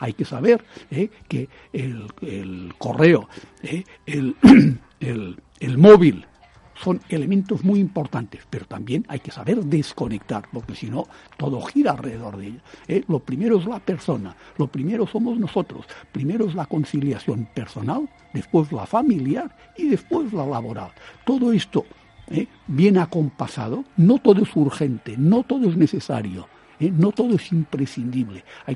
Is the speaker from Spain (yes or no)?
yes; Spain; Somos el país europeo que menos duerme.